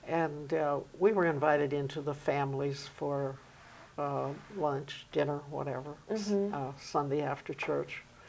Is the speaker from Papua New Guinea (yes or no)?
no; Michigan, United States; We're from Michigan.